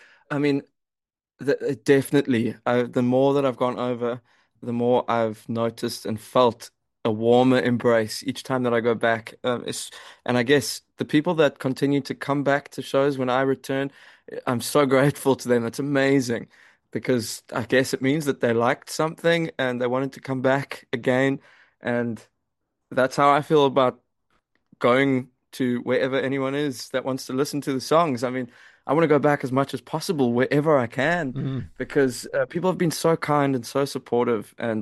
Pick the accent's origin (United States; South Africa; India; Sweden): South Africa; But then, because we're both from South Africa, we wanted to be back home.